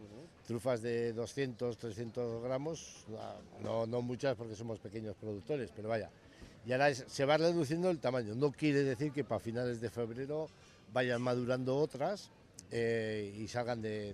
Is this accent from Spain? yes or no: yes; Santa Cruz de Campezo, Basque Country, Spain; soy de Santa Cruz de Campezo.